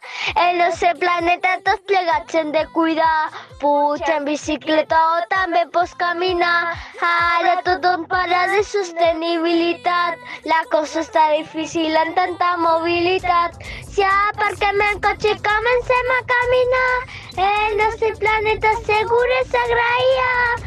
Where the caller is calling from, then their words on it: Vinalopó, Valencian Community, Spain; de Vinalopó.